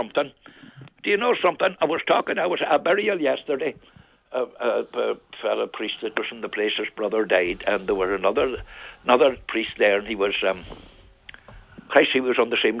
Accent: Glen, County Donegal, Ireland; I was only one from Glen on that team.

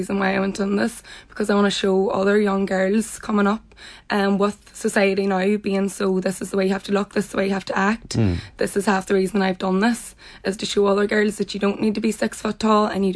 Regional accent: Newtowncunningham, Ulster, Ireland; I'm from Newton Cunningham.

